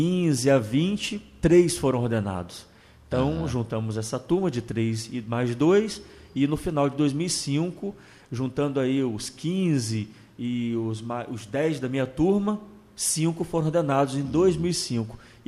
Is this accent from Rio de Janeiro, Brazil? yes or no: yes; Campos dos Goytacazes, Rio de Janeiro, Brazil; eu sou natural de Campos dos Goytacazes, fui ordenado no dia 27 de dezembro de 2005